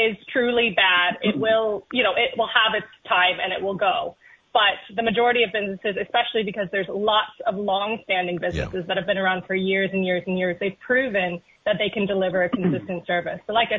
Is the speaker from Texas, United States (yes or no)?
yes; Texas, United States; also born or lived in Australia; now in Ireland; I'm from the States originally. I'm from Texas. And I also lived in Australia for a long time.